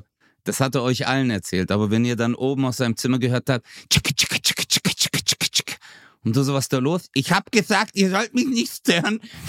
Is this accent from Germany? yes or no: no; Turkey; Und du weißt, ich bin Türke.